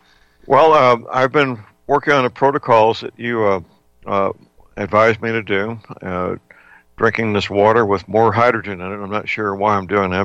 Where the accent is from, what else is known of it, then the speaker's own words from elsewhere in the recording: St. Louis, Missouri, United States; living and working in my hometown, St. Louis, Missouri.